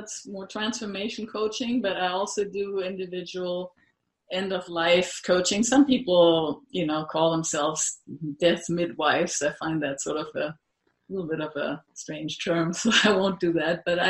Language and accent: English; Germany; I used to have somebody take me to the airport when I left Europe, and I'm from Germany.